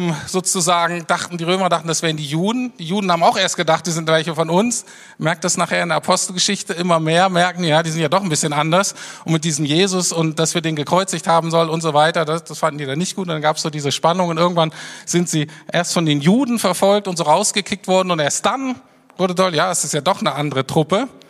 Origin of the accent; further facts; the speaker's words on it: Berlin, Germany; als Berliner